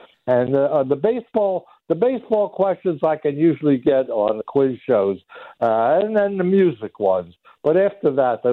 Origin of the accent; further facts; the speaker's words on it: Trenton, New Jersey, United States; You know, again, I grew up in Trenton, New Jersey, as you know